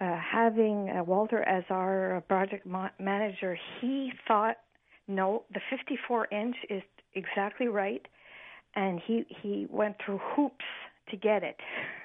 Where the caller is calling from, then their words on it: Montreal, Quebec, Canada; Yeah, NDG.